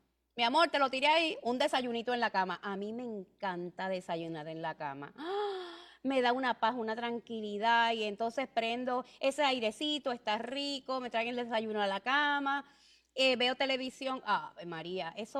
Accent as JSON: {"language": "Spanish", "country": "Puerto Rico", "said": "¡Qué emoción para … para mí como boricua, definitivamente!"}